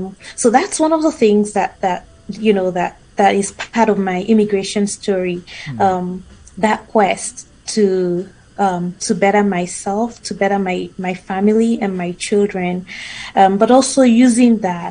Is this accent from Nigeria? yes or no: yes; Nigeria; moved away as an adult; now in Canada; I'm originally from Nigeria.